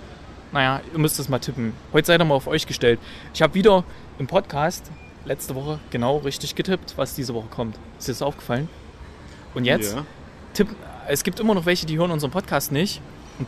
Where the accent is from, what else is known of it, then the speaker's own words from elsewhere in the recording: Thuringia, Germany; Nein, das ist erstens nicht meine alte Heimat, Dresden. Ja, das ist ja Sachsen und ich komme ja aus Thüringen.